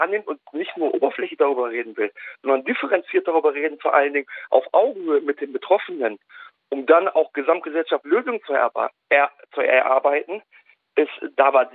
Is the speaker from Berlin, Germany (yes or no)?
no; Oberhausen, North Rhine-Westphalia, Germany; Also ich bin aufgewachsen im Ruhrgebiet in Oberhausen, in NRW und aufgewachsen halt unter vielen türkisch-kurdischstämmigen jungen Menschen eigentlich nur eine Zeit lang, wo ich eigentlich der Einzige war, irgendwie, der keinen Migrations-Background